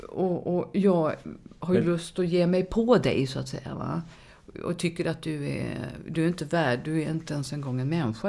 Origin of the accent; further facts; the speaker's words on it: Sweden; Jag är en svensk muslim.